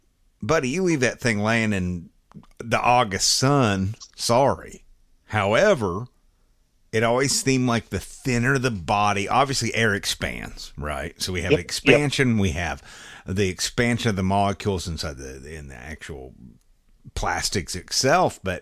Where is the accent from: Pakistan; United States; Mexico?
United States; the South; especially being a southerner, if you can't tell from my accent.